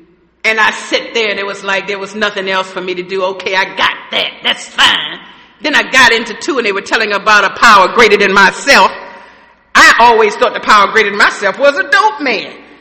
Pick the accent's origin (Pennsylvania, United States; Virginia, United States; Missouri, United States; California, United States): Missouri, United States; Okay, yeah, they saying all this, but I'm from Missouri. Show me.